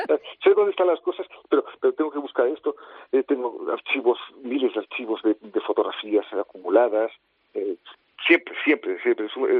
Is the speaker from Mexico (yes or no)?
no; Catalonia, Spain; Tengo bastante disgusto con lo que está pasando en mi tierra. Muy, muy disgustado.